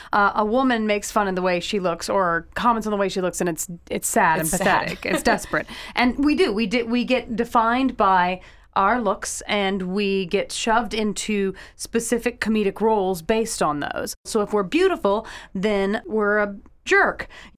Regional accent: the South, United States; Yeah, that's growing up in the South.

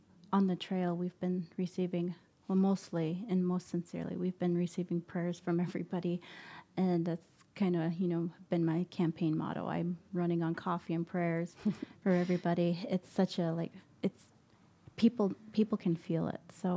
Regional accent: South Dakota, United States; In South Dakota, I've grown up on a horse.

